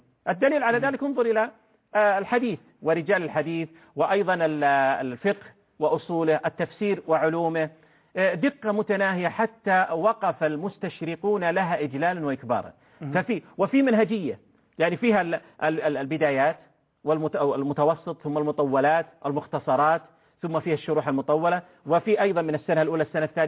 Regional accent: Saudi Arabia; عندنا في المملكة العربية السعودية، حتى في الخليج ودول عربية

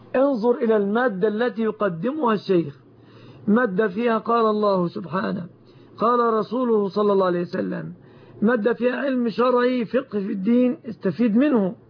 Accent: Egypt; بلادنا مصر

